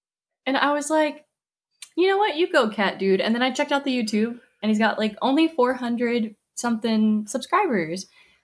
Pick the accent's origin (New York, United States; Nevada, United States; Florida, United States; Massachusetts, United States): Nevada, United States; Las Vegas; Like, we're from Vegas, you know?